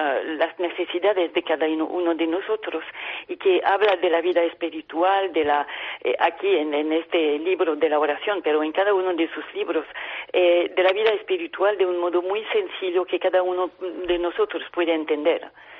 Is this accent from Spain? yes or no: no; France; Spanish is a second language; Vivo en Francia y estoy francesa.